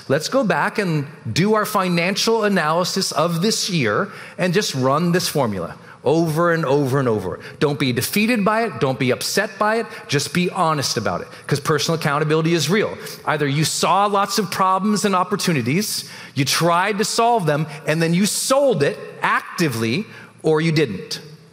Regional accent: Montana, United States; And I was a cog from Montana, so no one valued me.

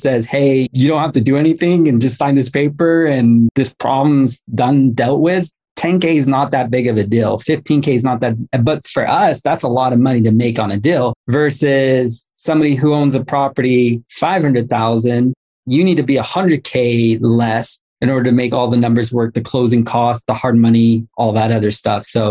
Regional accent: Los Angeles, California, United States; I'm from Los Angeles.

